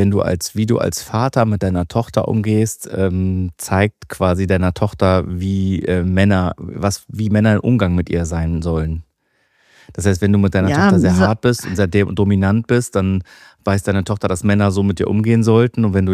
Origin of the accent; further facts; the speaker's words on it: North Rhine-Westphalia, Germany; wir sind ja in der Nähe von Köln aufgewachsen.